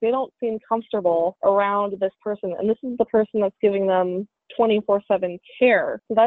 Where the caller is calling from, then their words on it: Philadelphia, Pennsylvania, United States; I am actually calling in from my apartment. I live in Roxborough.